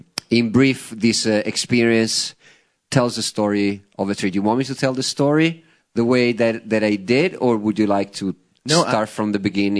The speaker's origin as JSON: {"language": "English", "country": "Italy", "tie": "born or raised there", "said": "I grew up in Italy where deforestation for real estate, cattle, foraging purposes was the norm, especially south of Rome and some of the islands."}